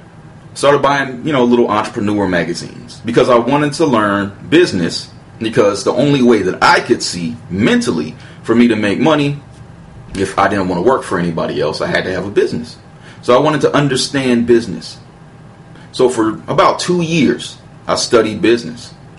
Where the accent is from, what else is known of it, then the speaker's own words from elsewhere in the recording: Colorado, United States; moved away; So I moved out here to Georgia